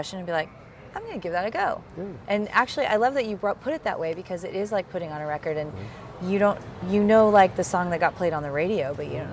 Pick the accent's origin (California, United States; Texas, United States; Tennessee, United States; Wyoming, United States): California, United States; San Diego; I grew up here in San Diego, where we are right now.